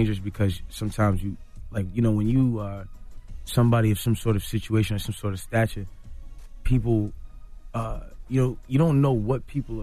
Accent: Toronto, Ontario, Canada; I'm from Toronto.

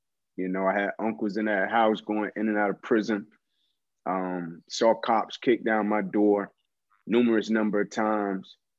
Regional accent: Atlanta, Georgia, United States; You know, it's southeast corner of Atlanta, neighborhood by the name of Kirkwood. You know, in Kirkwood today, with gentrification and things of that nature, is a lot different than it was back when I was coming up.

